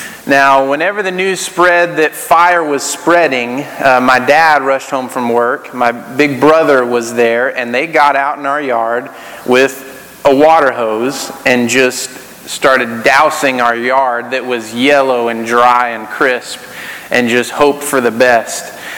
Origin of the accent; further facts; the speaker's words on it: Aledo, Texas, United States; The apathy reminds me of a time when I was growing up in Aledo. We had a few acres, and most people around us had a few acres.